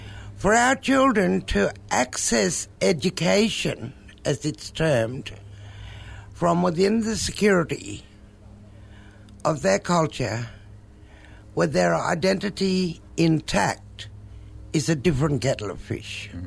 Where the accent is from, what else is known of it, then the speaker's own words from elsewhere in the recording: Australia; We are black Australian people with beautiful languages, beautiful ceremonies, and also a beautiful continuing culture that exists in its resilience against all odds.